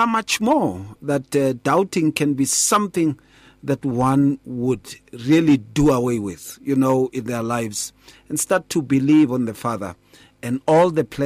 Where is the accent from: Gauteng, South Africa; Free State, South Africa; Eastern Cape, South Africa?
Gauteng, South Africa; Atteridgeville; When we were growing up in Attridgeville, when you were named Thomas